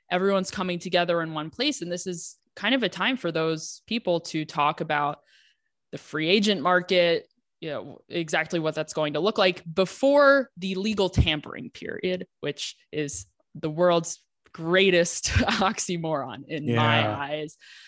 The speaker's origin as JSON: {"language": "English", "town": "Philadelphia", "region": "Pennsylvania", "country": "United States", "said": "I'm from the Philadelphia area. Yuengling is a big Pennsylvania beer."}